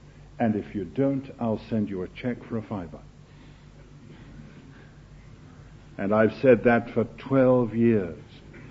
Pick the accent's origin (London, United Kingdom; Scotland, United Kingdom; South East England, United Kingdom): Scotland, United Kingdom; Of course, I'm a Scot.